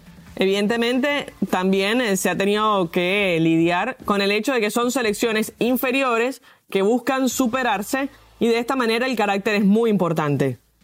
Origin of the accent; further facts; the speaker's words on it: Venezuela; así que hoy, como venezolanos, estamos un poquito